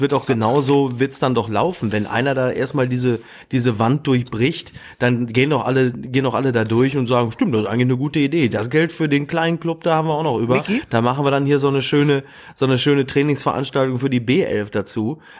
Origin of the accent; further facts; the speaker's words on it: Germany; Und nicht mich als Deutscher.